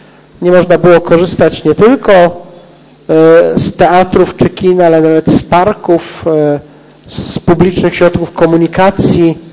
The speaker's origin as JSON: {"language": "Polish", "town": "Poznań", "region": "Greater Poland Voivodeship", "country": "Poland", "said": "Ja to tak rozumiem jako poznaniak, jako historyk, jako były nauczyciel, jako przedstawiciel władz miejskich."}